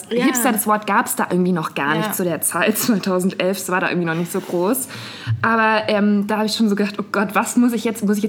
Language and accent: German; Bavaria, Germany; born or raised there